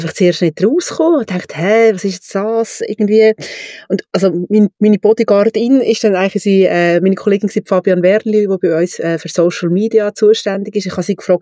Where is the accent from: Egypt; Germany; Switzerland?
Switzerland; Lucerne; Shop in Luzern gibt, vor allem an dieser Adresse, weil das ist nämlich Luftlinie 200 Meter von dort, wo ich aufgewachsen bin.